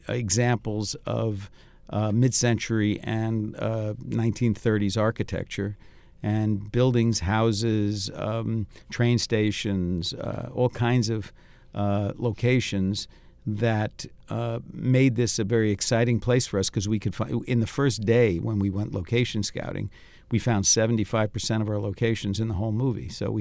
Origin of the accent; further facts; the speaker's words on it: New York, United States; So I've had a lot of experience in New York, and I'm from New York. So it's great to come back home.